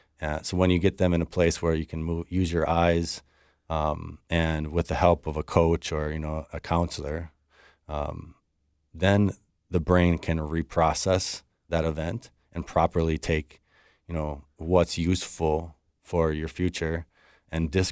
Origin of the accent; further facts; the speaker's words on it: Red Wing, Minnesota, United States; Yeah, I'm from Red Wing, Minnesota.